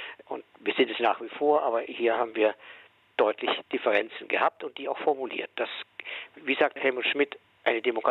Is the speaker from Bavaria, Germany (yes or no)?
yes; Bavaria, Germany; das selbst mir als Bayer unheimlich wird